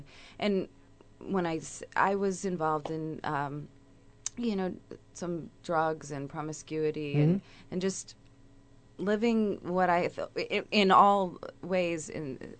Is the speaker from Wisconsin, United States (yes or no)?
no; St. Louis, Missouri, United States; I'm originally from St. Louis, Missouri.